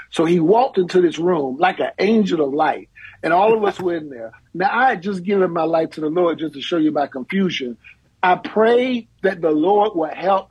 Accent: Atlanta, Georgia, United States; So that's why I'm in Atlanta, Georgia. I'm originally from Atlanta, actually.

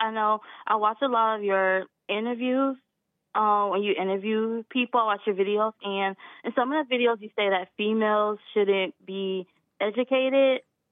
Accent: Columbus, Georgia, United States; now in Daphne, United States; I'm originally from Columbus, Georgia.

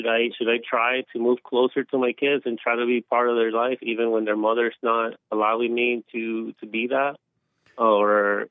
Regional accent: Puerto Rico; I'm from Puerto Rico

